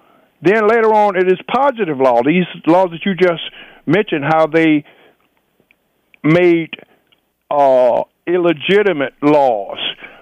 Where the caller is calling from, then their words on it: District of Columbia, United States; I'm calling from the District of Columbia.